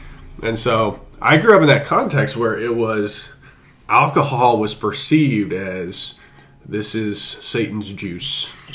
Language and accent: English; Arkansas, United States; I grew up in Arkansas in a Southern Baptist context